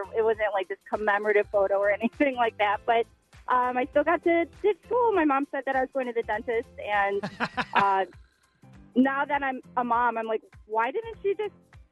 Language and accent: English; Chicago, Illinois, United States; This is so 90s kid growing up in the Chicago area, but I got to get an autograph by Scottie Pippen at Montgomery Ward.